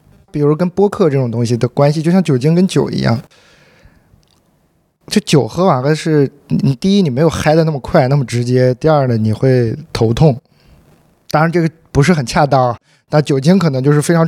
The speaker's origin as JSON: {"language": "Chinese", "region": "Inner Mongolia", "country": "China", "tie": "born or raised there", "said": "一个从小生活在内蒙的人的我对内蒙的感受和看到的一些东西吧"}